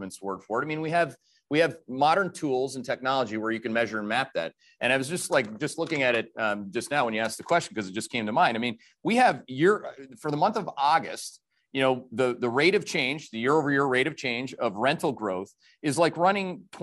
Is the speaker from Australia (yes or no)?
no; Thunder Bay, Ontario, Canada; I grew up in Thunder Bay, Ontario. My dad was a firefighter, and it didn't mean that we were like lower middle class.